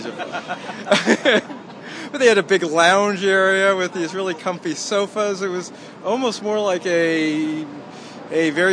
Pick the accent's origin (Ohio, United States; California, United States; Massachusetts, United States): California, United States; Los Angeles; I grew up in Hollywood, Laurel Canyon.